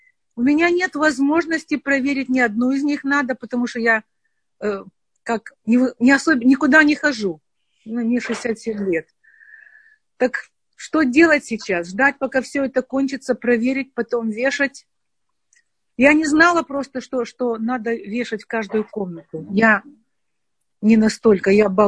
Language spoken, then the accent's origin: Russian; New York, United States; now in New Jersey, United States; Я из Нью-Йорка. Я живу в Нью-Джерси.